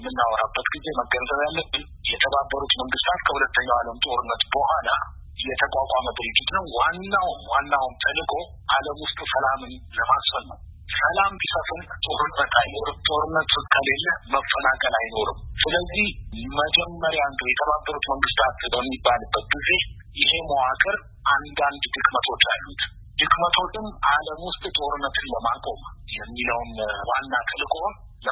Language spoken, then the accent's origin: Amharic; Addis Ababa, Ethiopia; ያደኩት እንጂ አዲስ አበባ ነው ትምህርት ቤት የጀመርኩት።